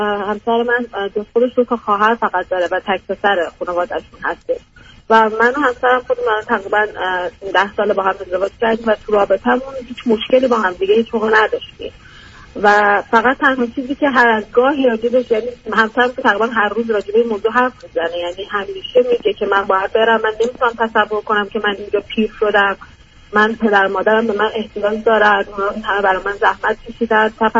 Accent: Iran; now in United States; من الان تقریبا 7 سالی هستش که از ایران با آمریکا مهاجرت کردیم. خودم 3 سالمه، همسرم 6 سالشه، یه پسر 5 سالم دارم.

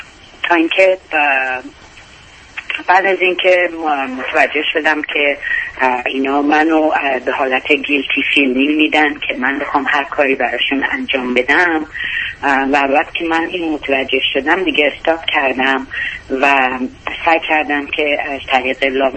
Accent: Iran; also born or lived in United Kingdom; now in Texas, United States; من از سال 70 از ایران آمدم و سال 80 آمدم امریکا. از ایران آمدم رفتم انگلیس بعد آمدم امریکا.

